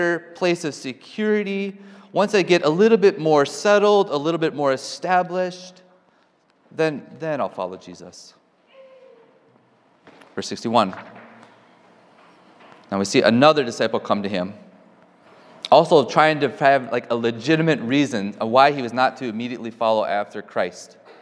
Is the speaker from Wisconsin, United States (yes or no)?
yes; Wisconsin, United States; But as mentioned, I'm from Wisconsin.